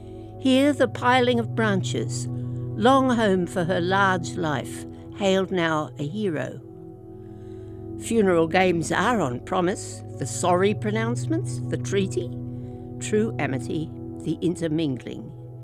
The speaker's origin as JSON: {"language": "English", "town": "Brisbane", "region": "Queensland", "country": "Australia", "tie": "born or raised there", "said": "I was brought up in Brisbane on the north side of the river, so Stradbroke was way across Moreton Bay."}